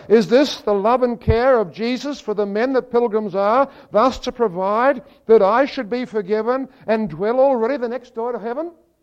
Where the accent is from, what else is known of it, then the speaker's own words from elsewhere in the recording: Melbourne, Victoria, Australia; I come from Melbourne, Victoria.